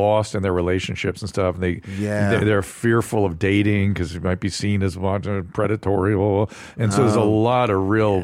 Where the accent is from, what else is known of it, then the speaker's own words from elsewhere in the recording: California, United States; In Southern California.